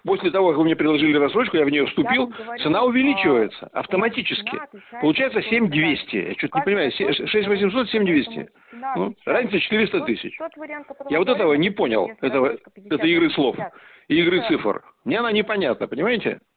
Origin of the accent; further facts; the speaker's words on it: Saint Petersburg, Russia; Вы продаете мне квартиру в моем родном городе, Ленинграде, Санкт-Петербурге.